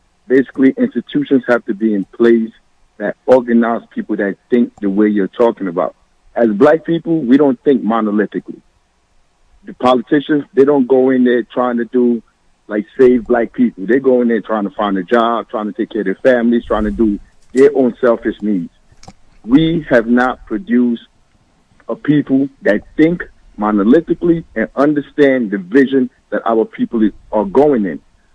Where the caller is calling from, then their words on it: Newark, New Jersey, United States; I'm calling from Newark.